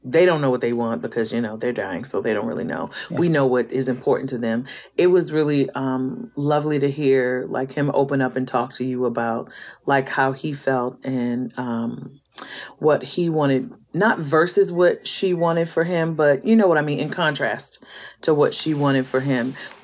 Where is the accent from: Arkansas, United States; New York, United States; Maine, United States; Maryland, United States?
Maryland, United States; Baltimore; I'm from Baltimore.